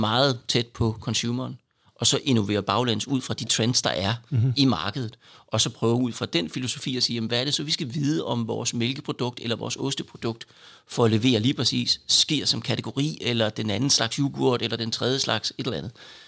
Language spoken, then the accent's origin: Danish; Jutland, Denmark; nu er jeg jo jyde.